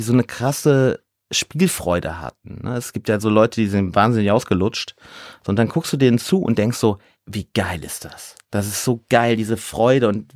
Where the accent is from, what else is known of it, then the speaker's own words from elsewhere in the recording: North Rhine-Westphalia, Germany; now in Hamburg, Germany; also ich komme ja aus dem Ruhrgebiet, da sagt man Kirmes.